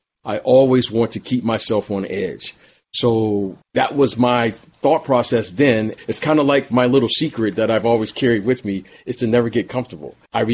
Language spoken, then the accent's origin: English; Detroit, Michigan, United States; I grew up in Detroit and I'm a huge music fan and, in particular hip hop.